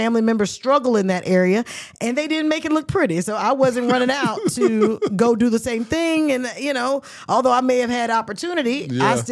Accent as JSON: {"language": "English", "town": "Oakland", "region": "California", "country": "United States", "said": "He doesn't make me want to get up and beat the hell out of him. Because I'm from Oakland."}